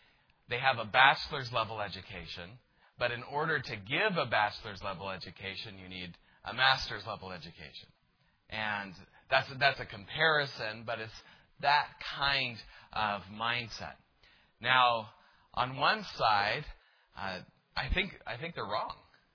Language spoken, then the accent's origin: English; El Paso, Texas, United States; I came originally from El Paso, Texas.